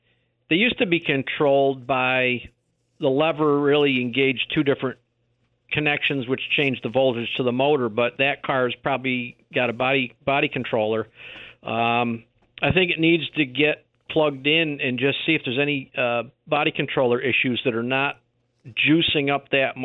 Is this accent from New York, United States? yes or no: yes; East Hoosick, New York, United States; when I grew up out in East Hoosick